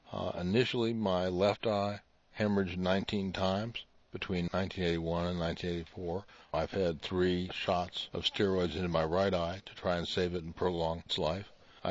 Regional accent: Iowa City, Iowa, United States; moved away as an adult; I'm originally from Iowa City, Iowa. I moved to this area 35 years ago

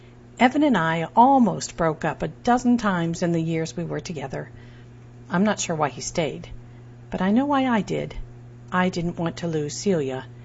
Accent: Midwest, United States; Growing up in the Midwest in a refugee family that had left Vietnam at the end of the war, too much of my sense of self was shaped around observations of how other people behaved.

